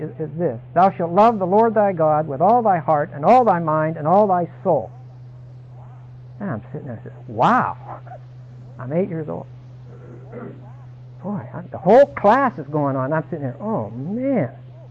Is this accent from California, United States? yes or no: no; Pittsburgh, Pennsylvania, United States; I was raised in Pittsburgh, and when it got warm enough in the inner city